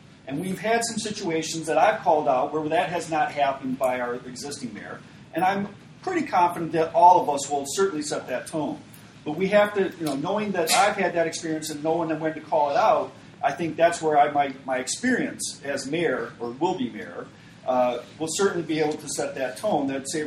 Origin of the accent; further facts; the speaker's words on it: Ann Arbor, Michigan, United States; I grew up in Ann Arbor. My mom and I lived downtown in Ann Arbor next to Liberty Plaza when she was a single mother and I was about 4 years old.